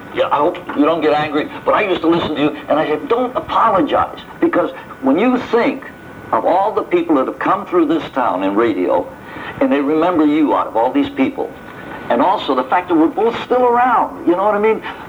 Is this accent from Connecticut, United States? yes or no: no; New York, United States; going back to when I was a kid in upstate New York, and I was the first kid in my hometown to get into the business